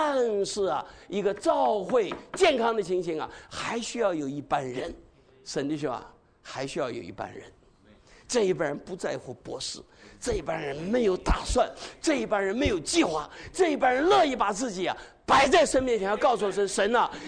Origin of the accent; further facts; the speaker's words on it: Zhejiang, China; 南方人呢、啊、我也是啊。你是浙江人吗？我也是浙江人呢、江浙人呢、花样多哟。